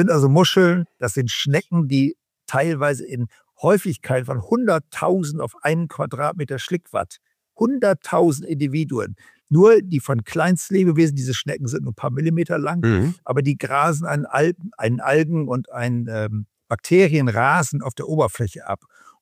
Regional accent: Cloppenburg, Lower Saxony, Germany; dann auch Vögel in den Mooren rund um Kloppenburg, meine Heimatstadt

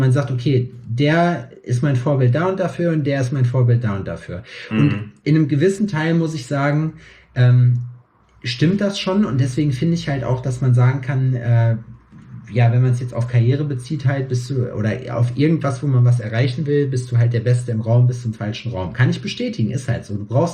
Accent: Schalksmühle, North Rhine-Westphalia, Germany; now in Jena, Germany; bei mir in meiner Heimat in Schalksmühle würde das niemals funktionieren.

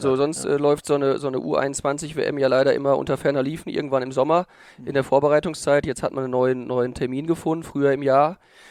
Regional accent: Essen, North Rhine-Westphalia, Germany; ich komme aus Essen, da war Handball schon eine Nummer mit dem TuS Essen.

